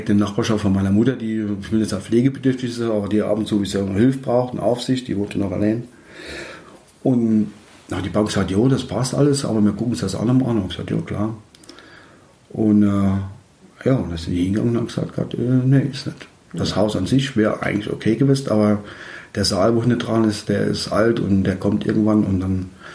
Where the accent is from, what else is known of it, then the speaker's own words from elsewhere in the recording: Haschbach, Rhineland-Palatinate, Germany; Das war eigentlich in meinem Heimatort in Haschbach. Meine Mutter wohnte noch dort.